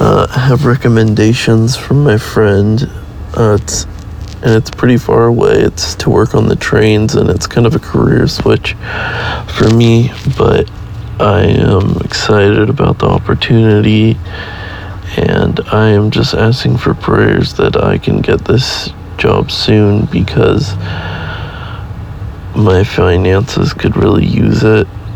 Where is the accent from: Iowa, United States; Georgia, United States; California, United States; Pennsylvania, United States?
California, United States; I am from California